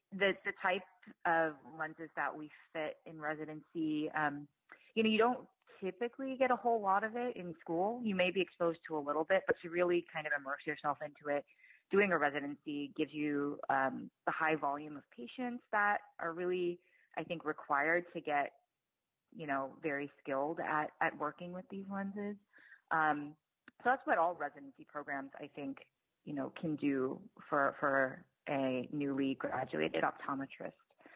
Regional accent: San Francisco, California, United States; But I was born in San Francisco and we just never really found a good reason to leave.

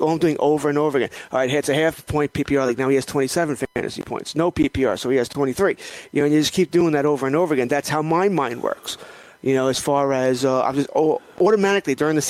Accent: United States; Well, I'm an American, yeah.

